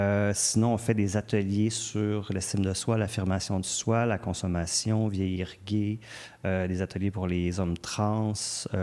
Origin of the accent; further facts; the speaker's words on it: Quebec, Canada; now in Montreal, Canada; Je viens du Lac-Saint-Jean. Je suis à Montréal depuis 23 ans quand même.